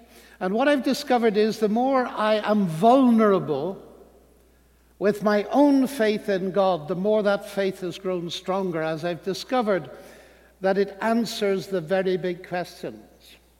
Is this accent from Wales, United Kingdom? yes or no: no; Northern Ireland, United Kingdom; I come from Northern Ireland, which isn't always the best advertisement for the Christian faith.